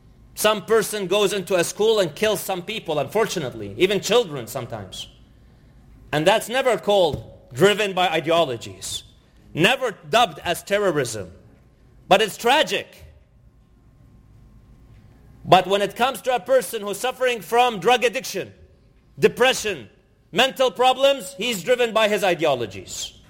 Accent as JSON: {"language": "English", "country": "Canada", "said": "In fact, I come from Canada."}